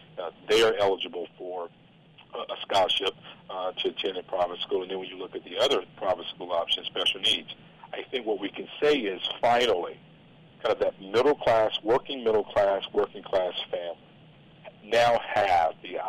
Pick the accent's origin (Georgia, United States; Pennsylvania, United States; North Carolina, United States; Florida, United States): North Carolina, United States; Kannapolis; I'm a homeboy. I'm from North Carolina, proud resident there, Kannapolis, North Carolina.